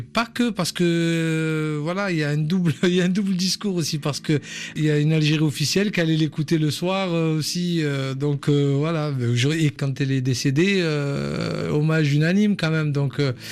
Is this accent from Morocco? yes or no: yes; Morocco; born there; je suis né au Maroc, mais j'ai une culture même franco-marocaine. Et du coup, quand j'allais dans ces pays, on reconnaissait tout de suite mon accent.